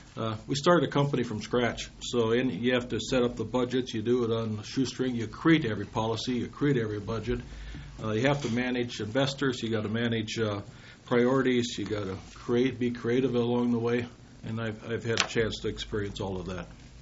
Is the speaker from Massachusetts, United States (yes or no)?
no; Kensington, Minnesota, United States; I'm born and raised in Kensington, Minnesota. Kensington, 308 people, at least it was when I graduated.